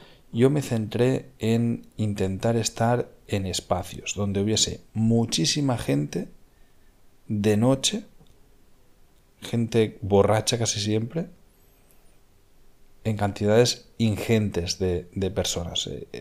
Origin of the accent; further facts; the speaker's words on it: Catalonia, Spain; Yo soy de cercanías de Barcelona.